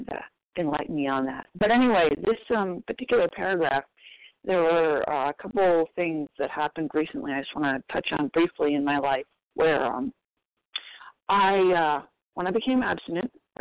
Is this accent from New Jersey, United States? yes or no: no; Maine, United States; Hi, this is … I'm from Maine.